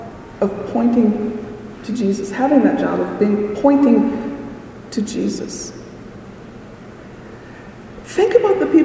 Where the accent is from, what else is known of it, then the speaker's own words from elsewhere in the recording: North Dakota, United States; she taught piano for probably, I don't know, 50 or 60 years in my hometown. Any child who learned piano in Wishing, North Dakota, learned piano from Esther Hare.